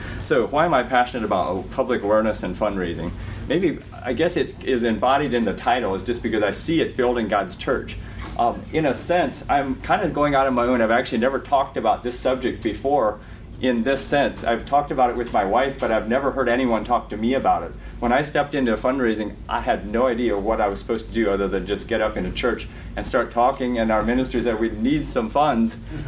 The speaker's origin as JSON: {"language": "English", "region": "Ohio", "country": "United States", "lives_now": "Lancaster, United States", "said": "As he said, I live in Lancaster here. I was formerly from Holmes County, so if someone knows me from that area."}